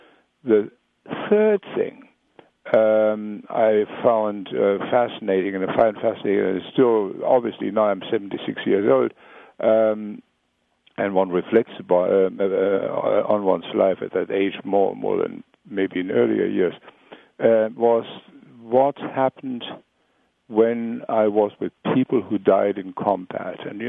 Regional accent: Germany; I mean, I come from Germany, and the best of the German women that I know have this soft quality as well

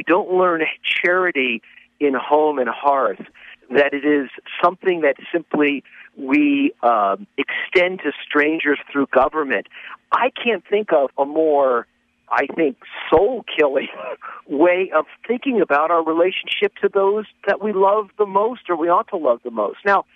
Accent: Las Vegas, Nevada, United States; In my case, I grew up in a city. I grew up in Las Vegas, Nevada

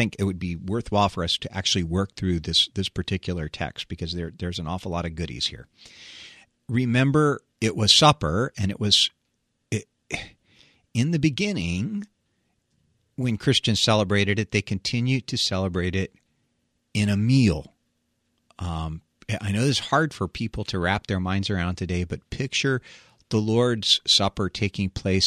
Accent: Maryland, United States; I was raised in Maryland, right? But we were raised as Virginians in exile.

